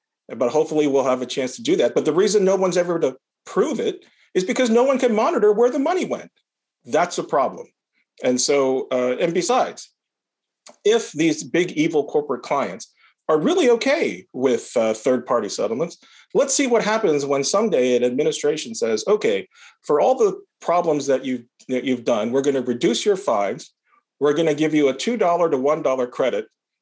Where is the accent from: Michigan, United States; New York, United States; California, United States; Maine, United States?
California, United States; if, let's say, the environmental disaster happened here in my home state of California, we're home to Chevron and all kinds of other big evil energy companies.